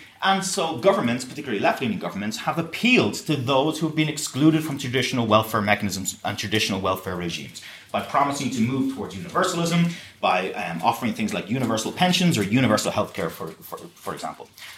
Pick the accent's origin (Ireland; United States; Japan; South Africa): Ireland; now in Oxford, United Kingdom; So some of you may have guessed by my accent that I'm not actually British. Maybe you haven't, but I'm not British. I'm Irish. But I live in the UK. When I moved to the UK, when I first moved to Oxford